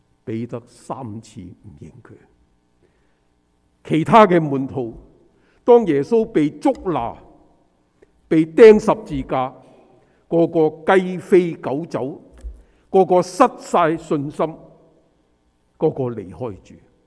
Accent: China; 我们中国人为什么叫他翻译胡言？因为呢，我们中国北边是胡人，那些胡人说的话我们都不懂听

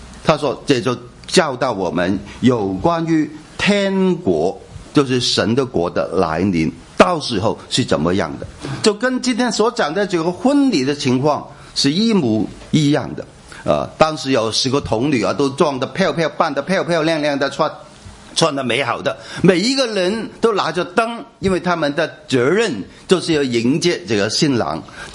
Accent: China; 包括犹太人跟我们中国人也是一样，我们用十当算是一个单位，对不对？

